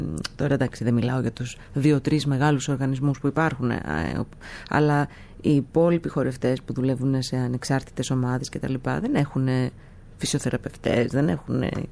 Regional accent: Chalandri, Attica, Greece; also born or lived in Switzerland; Αλλά όχι, στο Χαλάνδρι βασικά μεγάλωσα. Κοντά στη Ρεματιά. Εντάξει, είχαμε και κάποιες μετακομίσεις, λίγο Μελίσια, λίγο πιο κάτω, Πλάκα. Έτσι, αλλά ναι, βασικά... βασικά στο Χαλάνδρι.

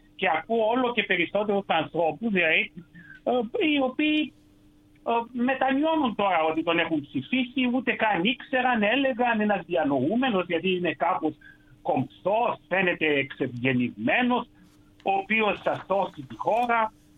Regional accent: Romania; Greek is a second language; εγώ ως Ρουμάνος πολίτης προβληματίζομαι για την αδράνεια των μυστικών υπηρεσιών.

